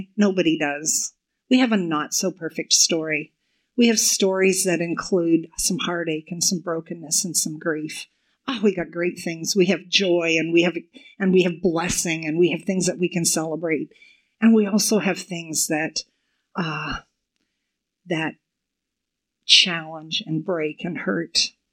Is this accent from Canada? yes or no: yes; Canada; My ancestors made a choice in the 1800s to settle in this new land called Canada. And some of being Canadian makes me who I am today.